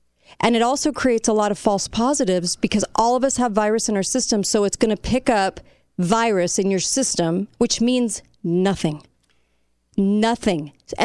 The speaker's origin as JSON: {"language": "English", "region": "California", "country": "United States", "tie": "born or raised there", "said": "I'm not California from whence I came. Okay, I was born in California. I grew up in California, but I did not take California with me here."}